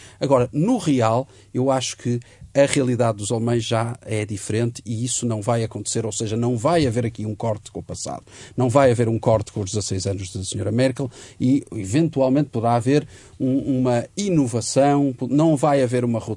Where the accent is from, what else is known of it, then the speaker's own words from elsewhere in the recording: Portugal; Visto como português